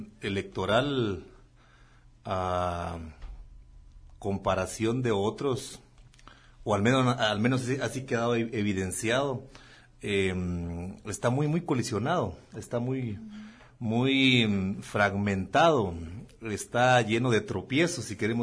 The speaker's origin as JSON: {"language": "Spanish", "country": "Guatemala", "said": "algunos puntos que como guatemaltecos y guatemaltecas pues no estábamos muy de acuerdo, ¿verdad?"}